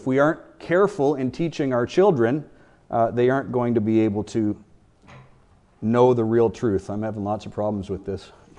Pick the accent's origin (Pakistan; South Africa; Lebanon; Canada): Canada; now in United States; So Generation Z, or I say Z because I'm a Canadian.